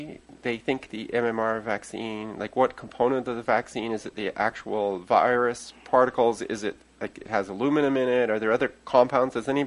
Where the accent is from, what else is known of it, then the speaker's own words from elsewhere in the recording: Canada; because I'm not American, I'm Canadian